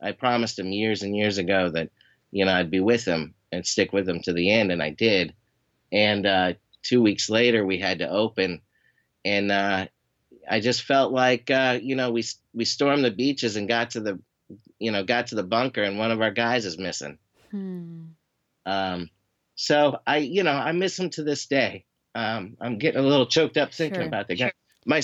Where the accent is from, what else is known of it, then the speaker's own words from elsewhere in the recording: Cave Creek, Arizona, United States; that desert is where I grew up in Cave Creek, Arizona.